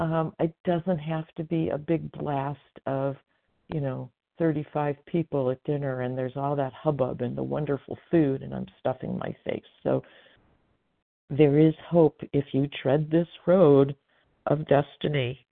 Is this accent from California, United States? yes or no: yes; California, United States; I am from Northern California.